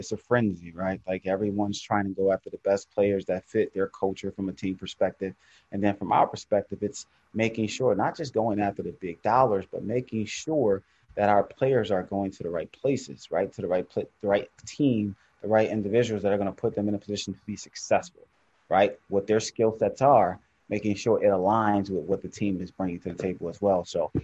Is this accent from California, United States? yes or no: no; Philadelphia, Pennsylvania, United States; because for me growing up in North Philadelphia, I didn't have that.